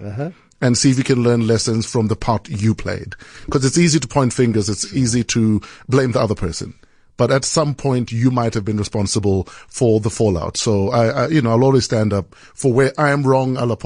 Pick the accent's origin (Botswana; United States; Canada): Botswana; I will not lie and say it wasn't. I mean, my parents were, you know, they went to good schools. My dad went to the University of Botswana.